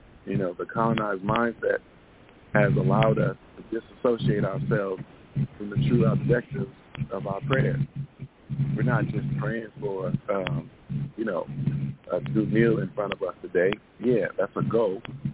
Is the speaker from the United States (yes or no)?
yes; Los Angeles, California, United States; So I'm from Los Angeles, California.